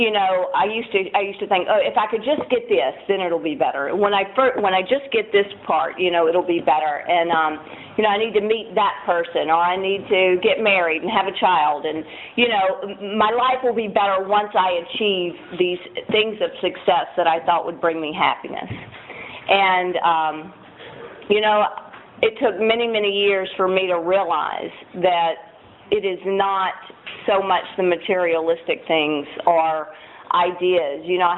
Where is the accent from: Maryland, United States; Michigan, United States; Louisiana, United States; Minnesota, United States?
Louisiana, United States; I'm originally from Louisiana and born and raised with fire, hell, and brimstone. You know, both parents are full-time evangelists.